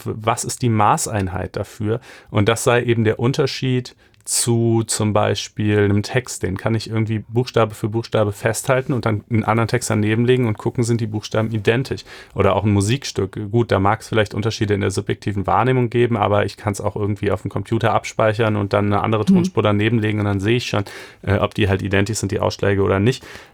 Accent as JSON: {"language": "German", "country": "Germany", "tie": "born or raised there", "said": "aber ich bin ja auch in Deutschland groß geworden."}